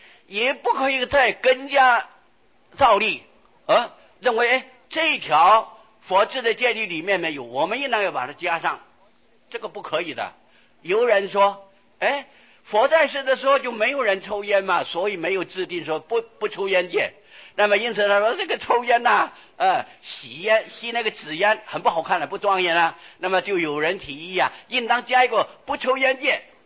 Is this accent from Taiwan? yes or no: yes; Taiwan; 在我们台湾的习惯呢、啊，差不多家家户户都有洗澡场啊，